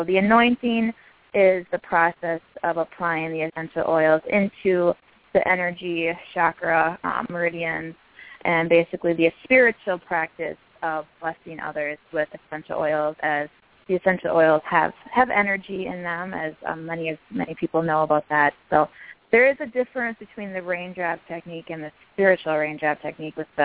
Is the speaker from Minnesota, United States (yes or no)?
yes; New Ulm, Minnesota, United States; now southern Minnesota, where I grew up here in my hometown of New Ulm and Mankato area.